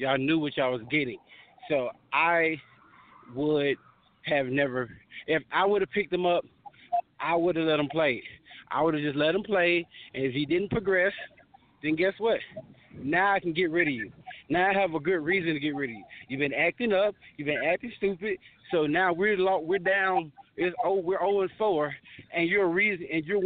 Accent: Pittsburgh, Pennsylvania, United States; I'm from Pittsburgh, Pennsylvania.

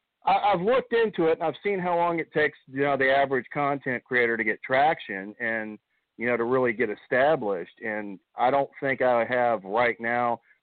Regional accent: Dallas, Texas, United States; I just said … from Dallas.

